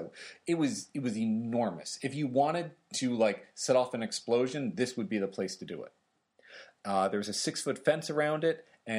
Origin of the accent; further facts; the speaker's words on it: New Jersey, United States; also born or lived in Green Bay, Wisconsin; I am also from New Jersey. We're broadcasting from New Jersey.